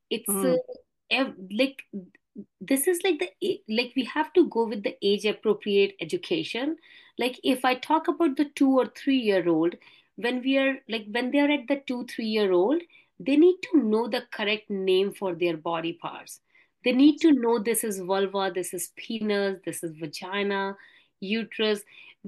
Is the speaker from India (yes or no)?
yes; India; now in Canada; But I grew up in India. I studied in India. Grew up in a typical South Asian family